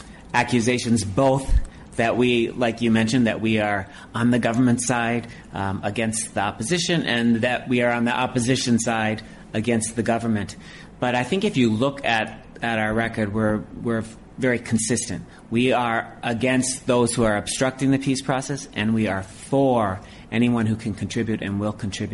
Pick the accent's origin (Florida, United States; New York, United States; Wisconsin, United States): Wisconsin, United States; a little old lady in my home state of Wisconsin reaching into her purse to pay taxes.